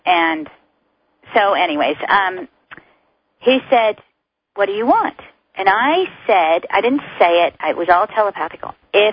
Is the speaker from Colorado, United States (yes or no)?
no; California, United States; obviously I grew up in California. I was a little beach girl, and image was very important to me.